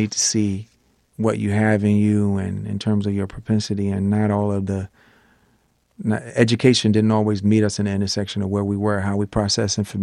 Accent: Virginia, United States; because I came from Virginia, you know, there wasn't like a blossoming music industry there.

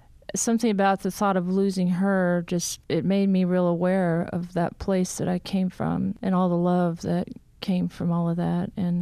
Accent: California, United States; parents were, you know, in their 50s when they moved to California. So I very much have, even though I grew up in the West, which I you know, have no complaints about.

